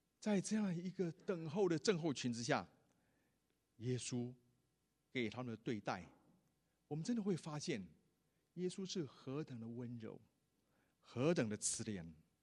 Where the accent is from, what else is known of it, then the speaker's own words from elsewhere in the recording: China; 我们发现我们中国人其实很喜欢邀人吃饭，对不对？